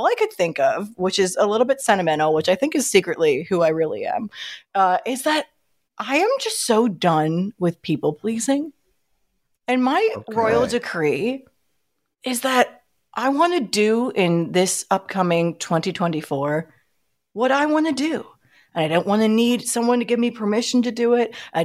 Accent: New York, United States; because I was someone growing up in New York thinking it was god awful.

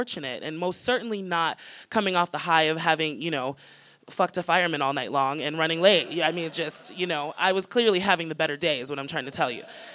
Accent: United States; So, because I'm American, I went over to the 7-Eleven

